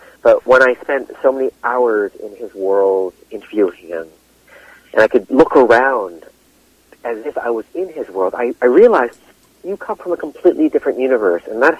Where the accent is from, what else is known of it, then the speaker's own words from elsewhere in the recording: Canada; He is so old school Japanese, and I'm a Canadian who grew up on McDonald's and watching TV, drinking Slurpees.